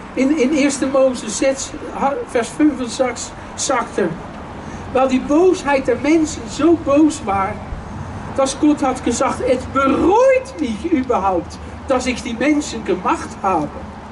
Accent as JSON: {"language": "German", "town": "Leiden", "region": "South Holland", "country": "Netherlands", "second_language": "German", "lives_now": "Germany", "said": "Mijn moeder und ich komme aus Leiden, Holland, an der Küste, fast bei Katwijk, an der Speer."}